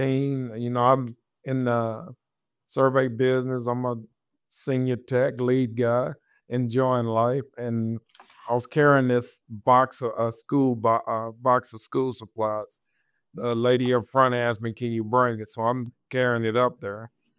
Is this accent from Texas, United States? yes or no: yes; Midland, Texas, United States; I'm from West Texas, Midland, Odessa. Friday Night Lights, baby.